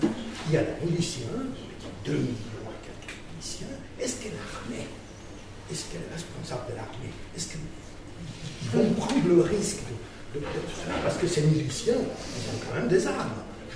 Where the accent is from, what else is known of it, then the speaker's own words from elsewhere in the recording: Spain; Je viens d'Espagne, donc très proche